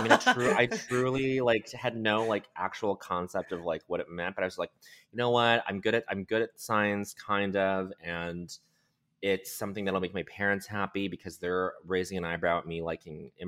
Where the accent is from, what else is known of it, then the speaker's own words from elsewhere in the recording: Montreal, Quebec, Canada; now in United States; I was growing up in Canada, in Montreal, where like the comedy there, the French Canadian sensibility for comedy is like wacky.